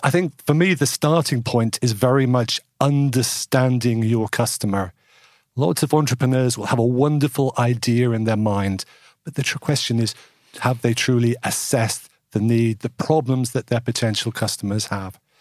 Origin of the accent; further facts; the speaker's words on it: Killiney, Leinster, Ireland; I grew up in Killiney.